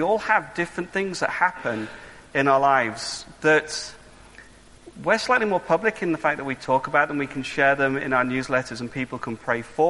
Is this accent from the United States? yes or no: no; United Kingdom; because we're very British, we mustn't grumble.